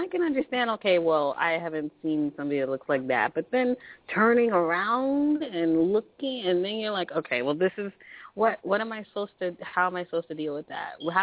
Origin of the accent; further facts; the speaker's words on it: Riverside, California, United States; well, I'm from Riverside, you know, somewhere small, coming